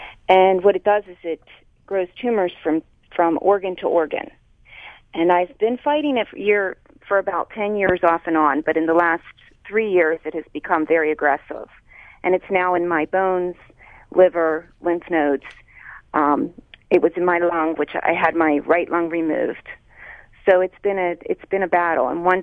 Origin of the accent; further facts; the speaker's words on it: Pittsburgh, Pennsylvania, United States; now in Plum, United States; I'm from Greenfield, in the city of Pittsburgh.